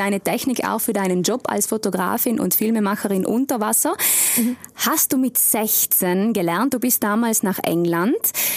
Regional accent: Trentino-Alto Adige, Italy; Und bei uns in Südtirol?

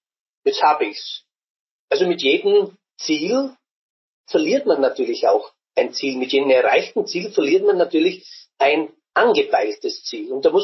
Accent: Burgenland, Austria; Ich war der erste Burgenländer 1997, der auf einen 8000er gestiegen ist

